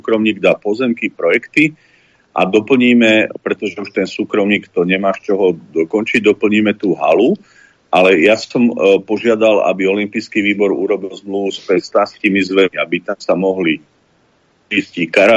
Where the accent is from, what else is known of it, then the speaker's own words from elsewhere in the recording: Revúca, Banská Bystrica Region, Slovakia; keďže som z malého mesta 15-tisícového z Revúcej